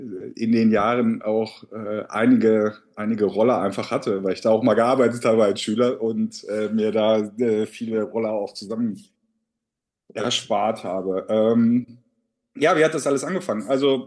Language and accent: German; Helmstedt, Lower Saxony, Germany; ich komme aus Helmstedt, eine kleine schöne Stadt in Niedersachsen.